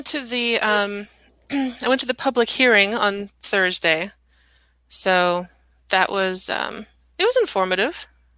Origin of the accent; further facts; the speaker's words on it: California, United States; also born or lived in Texas; We lived there for 3 years, and I grew up in California.